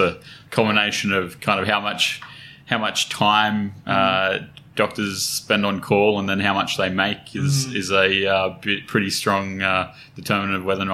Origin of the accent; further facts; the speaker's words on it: Newcastle, United Kingdom; born there; So I was born in Newcastle.